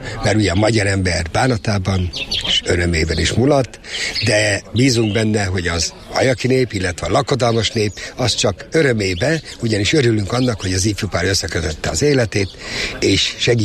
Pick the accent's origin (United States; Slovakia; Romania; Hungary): Hungary; Ajak, Szabolcs-Szatmár-Bereg; born there; now in Kisvárda, Hungary; Kisvárdában lakom, és ahogy már említettem, Ajakon születtem